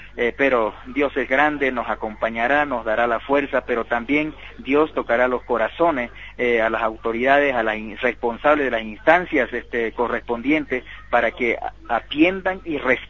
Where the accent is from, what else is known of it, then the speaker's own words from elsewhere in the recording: Bolivia; ya nos toca participar para ejercer en plenitud el derecho que tenemos en cuanto a ciudadano boliviano